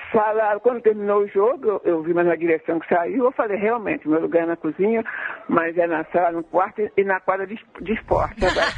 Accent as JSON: {"language": "Portuguese", "town": "Niterói", "region": "Rio de Janeiro", "country": "Brazil", "tie": "born or raised there", "said": "No Rio, mas eu moro em Niterói. Nasci, me criei, mas continuo em Niterói."}